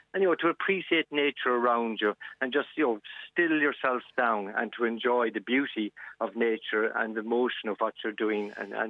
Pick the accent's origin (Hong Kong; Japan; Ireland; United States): Ireland; Kinsale, Munster; I grew up in Kinsale. So yes, I mean, fishing has been part of my life since I was about 7 years of age.